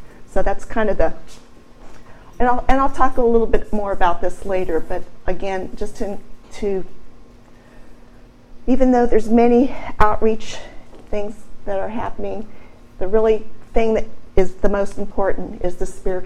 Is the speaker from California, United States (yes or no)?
no; Colorado, United States; Well, I grew up in Colorado, and I knew the difference between blacks and whites and Mexicans.